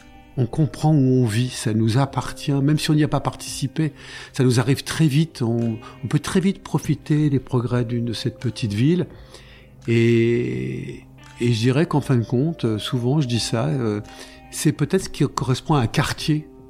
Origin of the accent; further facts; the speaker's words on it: Paris, Île-de-France, France; Je suis un petit parisien ici.